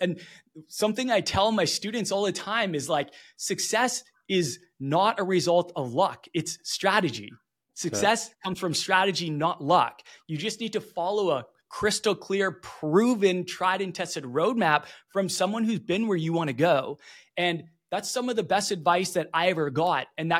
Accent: Vancouver, British Columbia, Canada; We're from Vancouver originally, Vancouver, Canada.

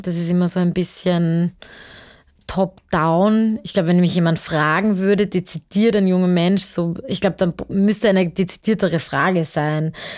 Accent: Austria; woher kommen Sie? Und ich habe gesagt, aus Österreich.

